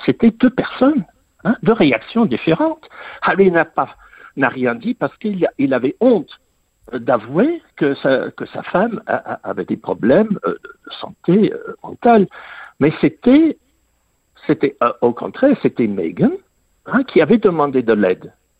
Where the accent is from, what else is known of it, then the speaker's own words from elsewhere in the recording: England, United Kingdom; moi, j'ai grandi en Angleterre, je connais